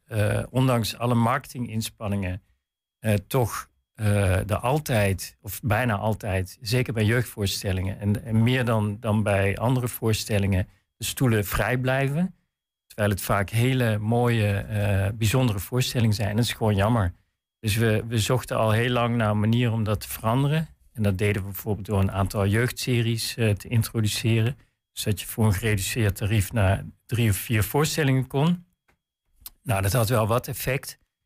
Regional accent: Heerlen, Limburg, Netherlands; accent: soft G; Maar ik kom zelf uit Heerlen.

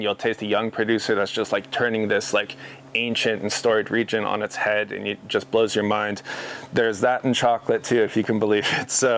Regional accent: California, United States; I turned 21 living in Oregon, and prior to that, growing up in California, I had only ever tasted Cabernet or Zinfandel based wines.

